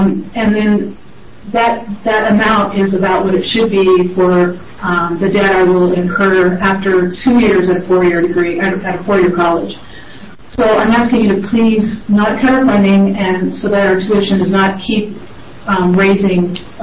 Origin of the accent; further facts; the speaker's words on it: Oregon, United States; I live in Bend. I'm a born and raised in Oregon